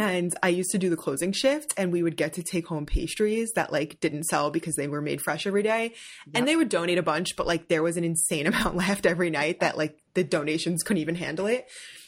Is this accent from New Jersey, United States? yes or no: yes; New Jersey, United States; Like I grew up in Jersey.